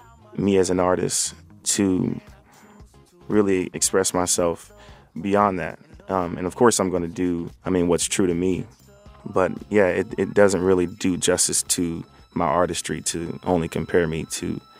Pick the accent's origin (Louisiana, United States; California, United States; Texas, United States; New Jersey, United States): Texas, United States; Fort Worth; also born or lived in Atlanta; I was born in Atlanta, Georgia. My family moved to Fort Worth, Texas in the early 90s. And I mean, I've been there ever since.